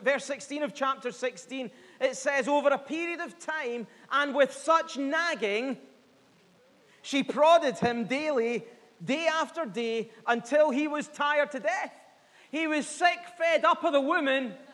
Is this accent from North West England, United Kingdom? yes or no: no; Greenock, Scotland, United Kingdom; I may come from Greenock, but I'm not a Philistine.